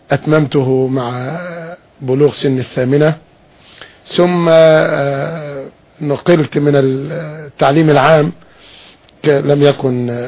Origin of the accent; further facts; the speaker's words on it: Dakahlia, Egypt; born there; أنا من مواليد محافظة الدقهلية.